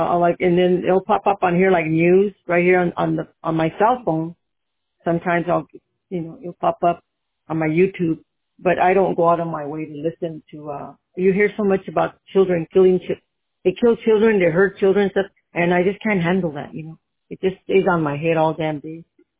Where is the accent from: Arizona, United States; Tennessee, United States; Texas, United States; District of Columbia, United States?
Arizona, United States; No. From my family, my immediate family, we're all born here in Arizona.